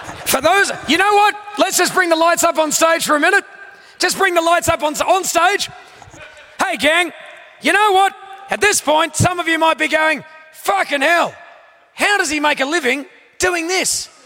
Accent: Australia; accent: Australian; Normally at the end of the show, I reveal the fact I'm Australian and it's a bit of a surprise, but at the moment, I'm gonna need that Australian accent

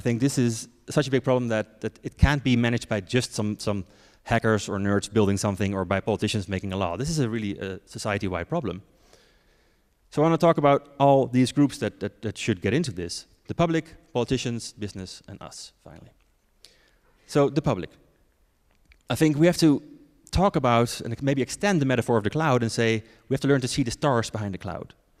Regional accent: Netherlands; I'm from the Netherlands.

